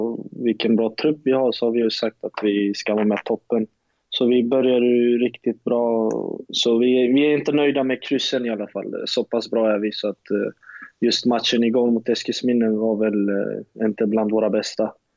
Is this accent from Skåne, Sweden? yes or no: yes; Lund, Skåne, Sweden; jag är från Lund